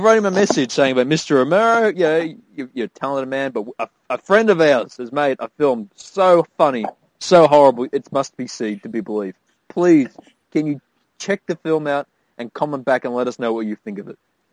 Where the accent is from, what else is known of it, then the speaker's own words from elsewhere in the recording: Australia; I'm Australian. How the fuck do I believe in that shit?